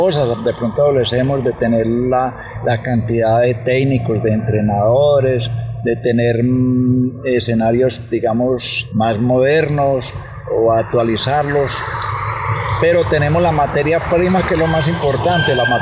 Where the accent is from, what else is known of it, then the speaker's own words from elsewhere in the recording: Pereira, Risaralda, Colombia; Usted es de Colombia, sí, yo soy de Colombia, soy de Pereira, es una de las zonas cafeteras